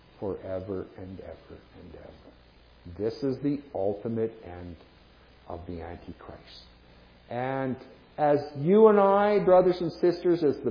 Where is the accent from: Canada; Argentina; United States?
Canada; born there; it's not my fault I was born in Canada